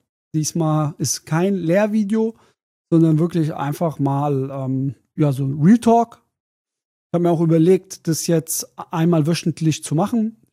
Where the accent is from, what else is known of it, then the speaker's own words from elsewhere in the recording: Germany; Meine Eltern sind Wirtschaftsflüchtlinge, also ich bin Deutscher, aber meine Mutter kommt aus der DDR, ist damals geflüchtet, DDR, vor 89 war ja noch die DDR da.